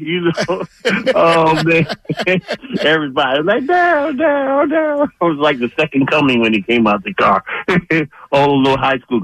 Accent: Brooklyn, New York, United States; I'm coming from New York, from Brooklyn, and we dressed a little different.

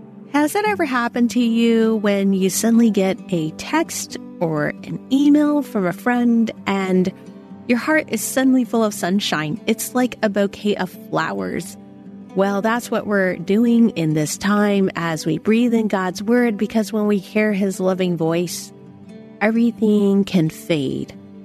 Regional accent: United States; I'm Chinese American, and I get a chance to invite you to celebrate the new year twice

